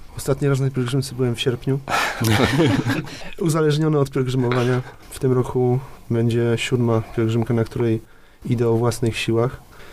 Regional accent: Kalisz, Greater Poland Voivodeship, Poland; Mówi, a skąd jesteś? Ja mówię, z Kalisza. Najstarsze miasto w Polsce.

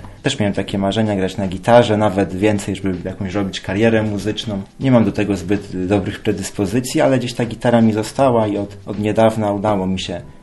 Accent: Odolanów, Greater Poland Voivodeship, Poland; pochodzę z Odolanowa, z parafii świętego Marcina.

